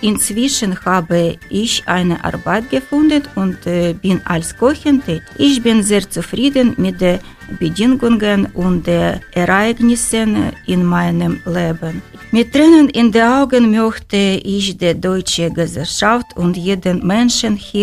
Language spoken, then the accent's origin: German; Ukraine; moved away as an adult; now in Germany; ich bin aus der Ukraine nach Deutschland gekommen. Zu Beginn des Krieges war ich verzweifelt und wusste nicht, was ich tun sollte. Ich habe 5 Kinder und wir verließen unser Land, ohne zu wissen, wohin wir gehen würden.